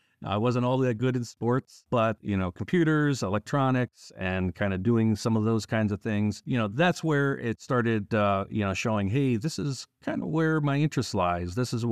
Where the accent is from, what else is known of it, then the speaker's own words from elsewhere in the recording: Erie, Pennsylvania, United States; moved away as an adult; Well, I grew up in Erie, Pennsylvania. That's right on the lake on the northwestern side of Pennsylvania. Went to elementary school and middle school and high school there, and then eventually went to Boston for college.